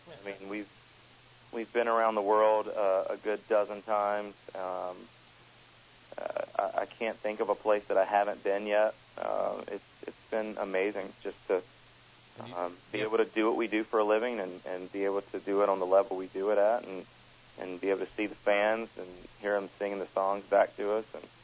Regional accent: North Carolina, United States; I am from North Carolina.

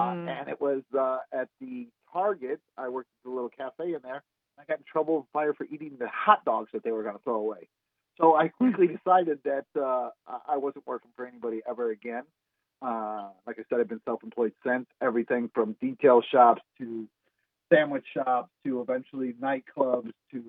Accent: Midwest, United States; I grew up in the Midwest on a small farm.

